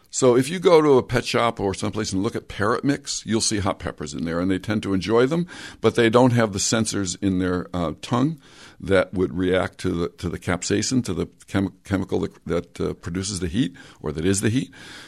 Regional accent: Windham, Connecticut, United States; Well, and I'm from Windham.

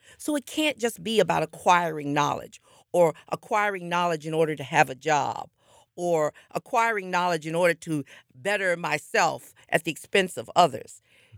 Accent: Washington, District of Columbia, United States; Well, I grew up in Washington, D.C. My parents were actually from North Carolina and Ohio, respectively.

